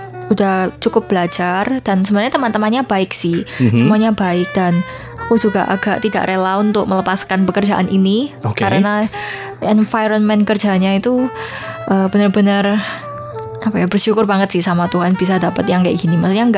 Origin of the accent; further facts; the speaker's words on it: Surabaya, East Java, Indonesia; now in Taiwan; Aku dari Surabaya.